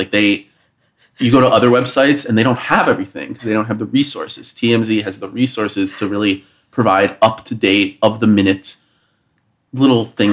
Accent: New Jersey, United States; I see, like, I'm from Jersey. I see trees.

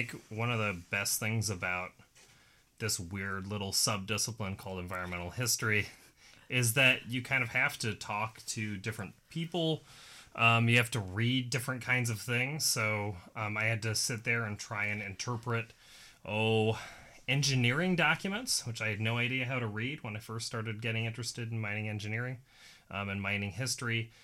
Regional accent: Montana, United States; because I grew up in Montana and I drove by a lot of mines or went into them.

